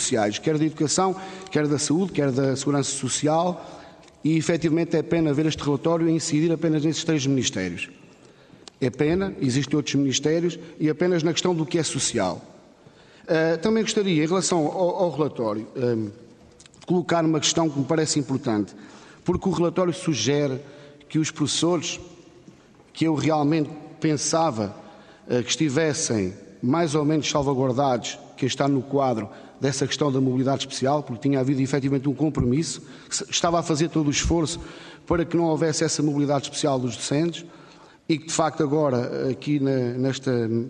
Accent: Portugal; mas nós somos pessoas e somos portugueses

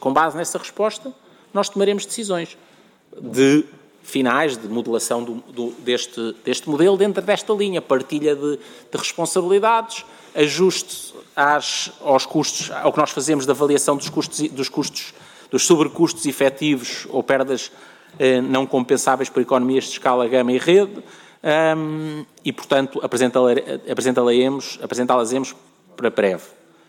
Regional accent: Tondela, Viseu, Portugal; a morada na base de dados do jornal de Tondela para receber o jornal em casa, porque é a minha ligação com a minha terra.

